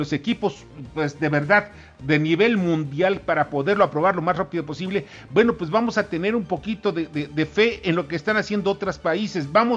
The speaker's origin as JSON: {"language": "Spanish", "country": "Mexico", "said": "a mí como mexicano no me preocupa."}